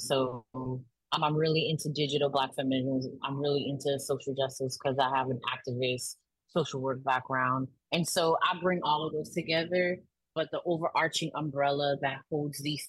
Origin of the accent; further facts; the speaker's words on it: Miami, Florida, United States; I'm a first generation Haitian American, born and raised in Miami, which is the ancestral home of the Tequesta First Nations and the traditional lands of the Seminole and Miccosukee folks.